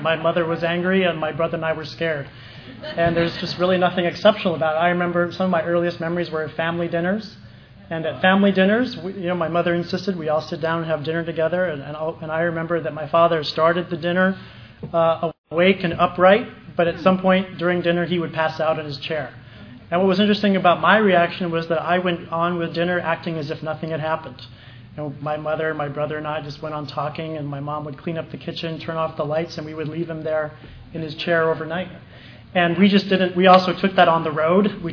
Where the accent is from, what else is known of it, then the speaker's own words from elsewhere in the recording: Hawaii, United States; I grew up in Hawaii. I wanted to be like the popular people. I want to learn how to surf.